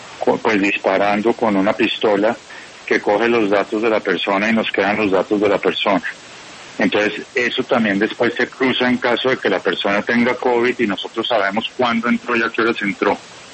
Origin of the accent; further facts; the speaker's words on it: Colombia; a mí eso me tiene muy complacido como colombiano.